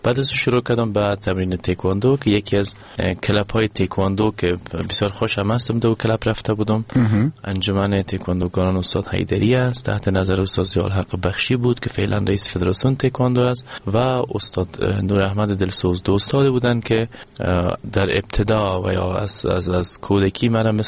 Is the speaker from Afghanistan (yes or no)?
yes; Afghanistan; افتخار واقعا میکردم که من یک افغان هستم